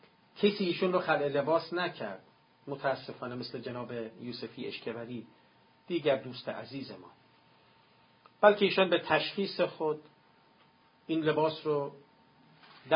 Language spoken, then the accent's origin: Persian; Iran; چون در این مملکت به دنیا آمدم. اگر در نروژ به دنیا می آمدم، اگر در ژاپن به دنیا می آمدم